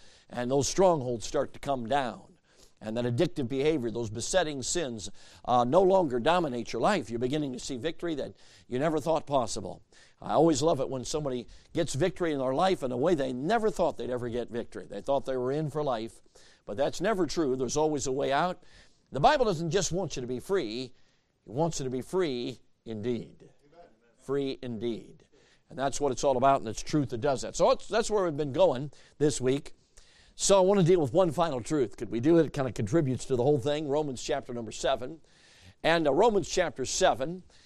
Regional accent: Chicago, Illinois, United States; I grew up in Chicago, so please forgive me. All of my professional sports loyalties are with Chicago.

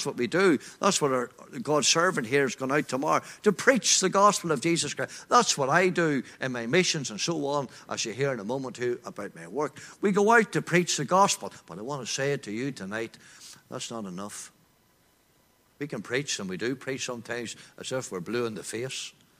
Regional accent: Glenanne, Northern Ireland, United Kingdom; I'm from Glen Ann, outside Market Hill, and there was a wee gospel hall at the corner called the CWU.

